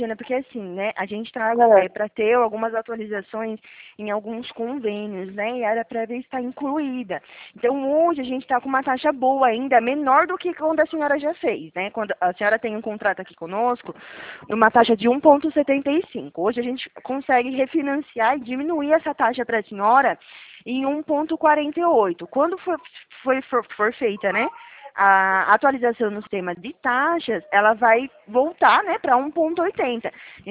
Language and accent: Portuguese; Araras, São Paulo, Brazil; eu sou daqui de Araras